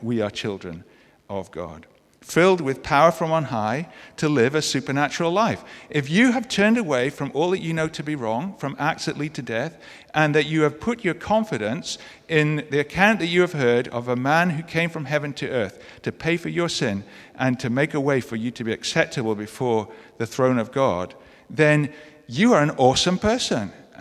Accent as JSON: {"language": "English", "country": "United Kingdom", "said": "And as a Brit, I can say that we're not always that great about speaking ourselves up."}